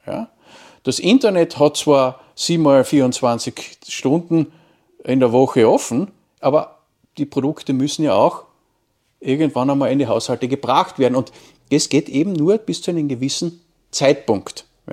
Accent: Wolfsberg, Carinthia, Austria; ich bin Kärntner, ich komme aus dem schönen Wolfsberg, das man wahrscheinlich am ersten durch die Fußballmannschaft, den WRC kennt. Also ist genau zwischen Klagenfurt und Graz gelegen.

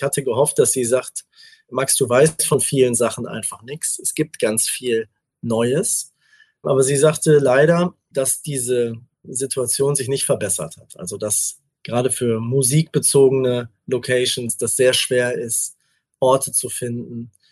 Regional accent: North Rhine-Westphalia, Germany; Ich bin selber in Nordrhein-Westfalen aufgewachsen.

